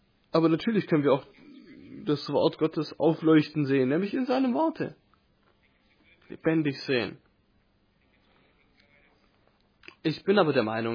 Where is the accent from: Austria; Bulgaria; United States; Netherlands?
United States; Mississippi; Ich bin nämlich aufgewachsen in Mississippi, wo es auch viele Ländereien gab.